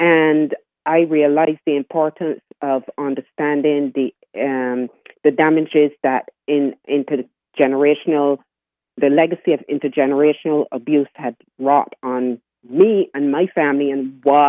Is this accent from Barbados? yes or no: yes; Barbados; I am from Barbados. I'm 61 years old. And Barbados is in the Caribbean, a small Caribbean island.